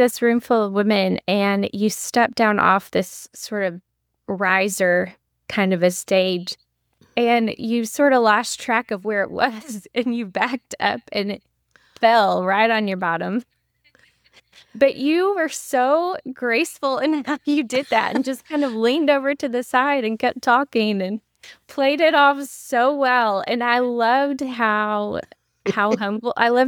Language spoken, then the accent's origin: English; Athens, Tennessee, United States; I grew up in Tennessee, in Athens, Tennessee, actually, small town, with my parents who are still married